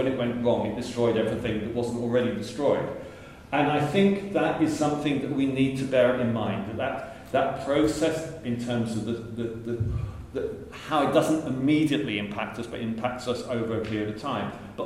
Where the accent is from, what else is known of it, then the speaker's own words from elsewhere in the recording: East of England, United Kingdom; moved away; I mean, my experience of having been born and brought up in Essex and having left there was with the fact that it was a nasty, racist, homophobic and misogynistic place.